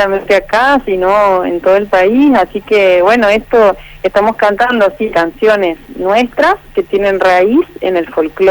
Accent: Paraná, Entre Ríos, Argentina; born there; yo nací en Paraná

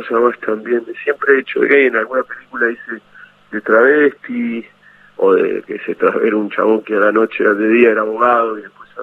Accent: Lincoln, Buenos Aires Province, Argentina; Yo nací en Capital Federal, nací con la democracia ya en el año 83. Empecé la primaria en la escuela número 1 de Lincoln.

